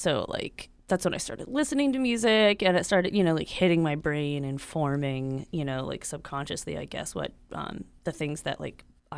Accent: Virginia, United States; You know, like growing up in Southern Virginia, I never really felt like I had anything to do. Like, there's no place to go see shows, really. No, like, local scene, no art scene that I knew of at the time.

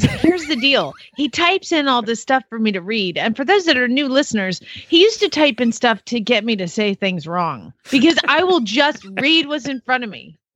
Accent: Phoenix, Arizona, United States; from Phoenix, Arizona.

